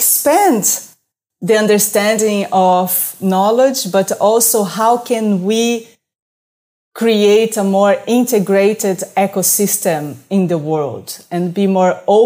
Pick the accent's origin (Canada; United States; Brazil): Brazil; moved away; I'm 100% Brazilian. I was born and raised in Brazil.